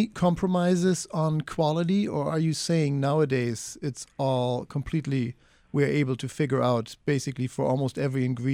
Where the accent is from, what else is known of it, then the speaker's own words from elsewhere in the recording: Germany; that picture of me growing up in Germany